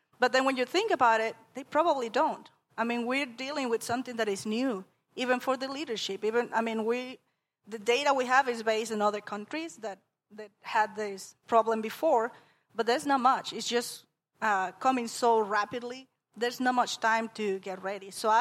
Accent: Panama; now in United States; I came from Panama

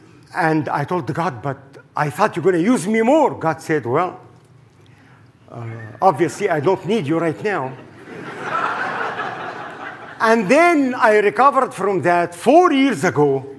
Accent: Egypt; the Egyptians, my homeland. I was born and raised in Egypt.

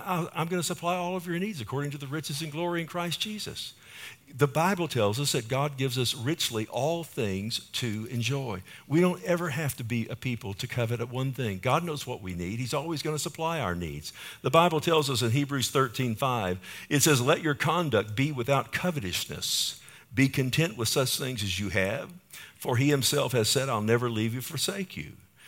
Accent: Texas, United States; If you know, I'm a Texan, and many of you are Texans, and if you're not, I'll pray for you after the service.

